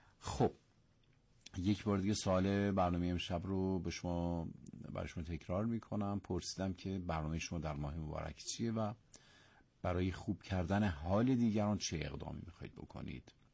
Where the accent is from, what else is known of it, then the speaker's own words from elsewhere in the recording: Iran; ما هم ایرانی هستیم هم مسلمان،